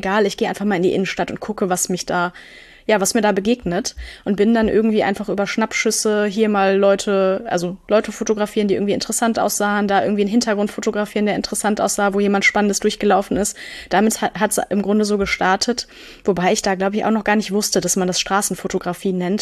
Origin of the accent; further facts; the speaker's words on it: Münster, North Rhine-Westphalia, Germany; ich sitze hier gerade am Sonntagmorgen mit meinem Kaffee am Schreibtisch, tatsächlich in meiner Heimatstadt Münster.